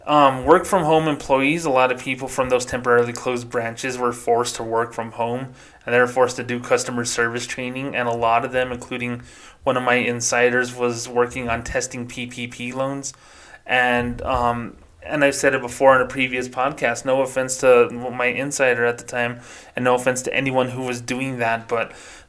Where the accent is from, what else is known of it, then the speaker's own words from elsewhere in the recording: Socorro, New Mexico, United States; near my hometown of Socorro, New Mexico, in Belen, New Mexico